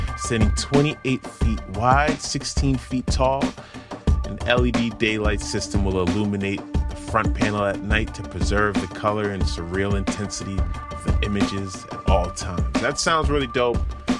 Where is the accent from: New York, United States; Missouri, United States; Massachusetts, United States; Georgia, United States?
Massachusetts, United States; Boston; accent: Boston; My Boston accent just creeped out.